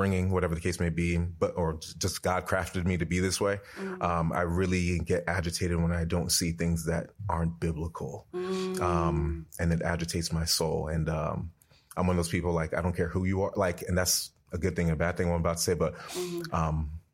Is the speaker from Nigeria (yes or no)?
yes; Nigeria; So I come from a background. My father, I'm Nigerian.